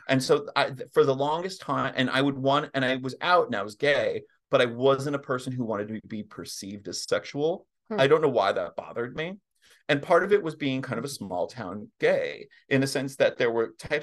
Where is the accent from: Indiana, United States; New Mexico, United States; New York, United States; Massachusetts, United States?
New Mexico, United States; Berlin; So I grew up in Berlin, which is 50 miles south of Albuquerque.